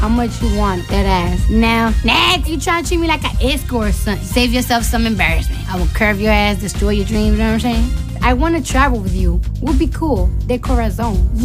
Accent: New York City, New York, United States; I'm from the Bronx.

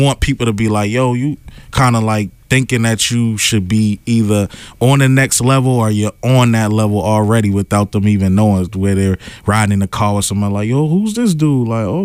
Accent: Boston, Massachusetts, United States; I'm from High Park, Mattapan, Boston.

